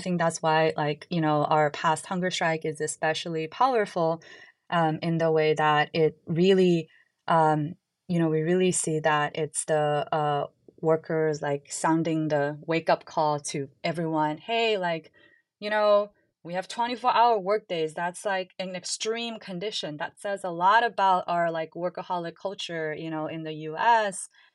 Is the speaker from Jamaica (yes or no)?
no; China; now in United States; I'm also from China. I would describe myself as, I guess, like, you know, 1.5 generation or something here